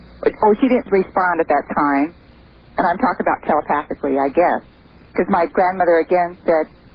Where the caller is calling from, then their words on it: Truckee, California, United States; I'm calling from Truckee, California.